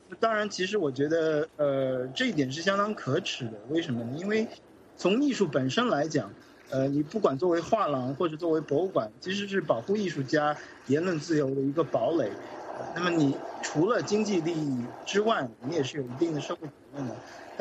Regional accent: Australia; 但恰恰是在我自己的国家澳大利亚

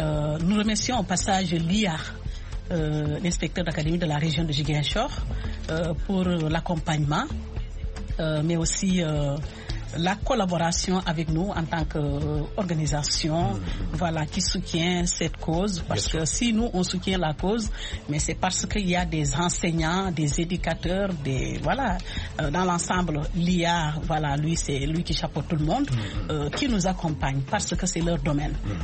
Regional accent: Senegal; moved away; Sénégalais, voilà, qu'on a laissé chez nous, au Sénégal avant de venir ici.

